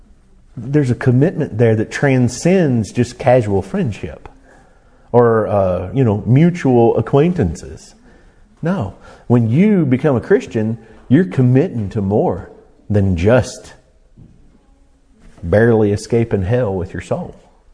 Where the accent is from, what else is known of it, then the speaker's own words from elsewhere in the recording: United States; I'm an American because I live in America with 380 something million other Americans. It's where I'm from.